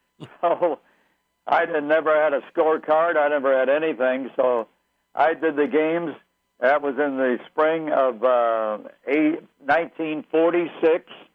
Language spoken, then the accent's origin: English; Iowa, United States; having heard Bob Elson when I was a kid growing up in Iowa in the 30s